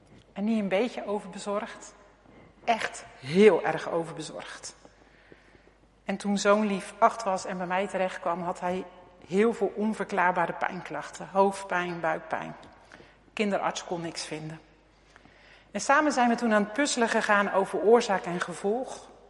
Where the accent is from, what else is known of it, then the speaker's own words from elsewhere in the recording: Rotterdam, South Holland, Netherlands; Ik kom uit Rotterdam.